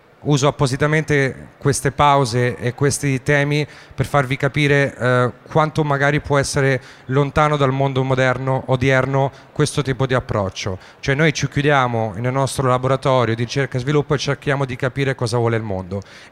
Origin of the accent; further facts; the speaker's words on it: Ancona, Marche, Italy; Io ho voluto importare, sono di Ancona, non ve l'ho detto prima, ho voluto importare nelle Marche questo format